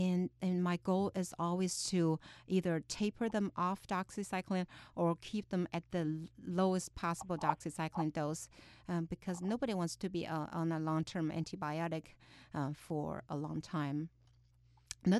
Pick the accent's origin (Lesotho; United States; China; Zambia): China; You know, I grew up in China, and it certainly took me a long time to learn these terms.